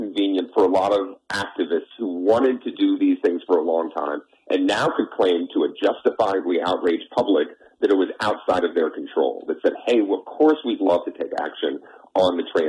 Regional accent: Austin, Texas, United States; I'm in Texas, and my hometown of Austin claimed for a while they couldn't do anything because of this Ninth Circuit case

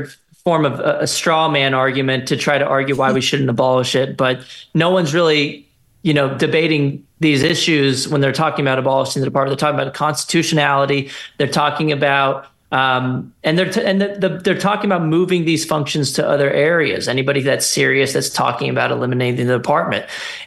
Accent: Texas, United States; My home state of Texas has 76 co-sponsors on our House bill to go all in too.

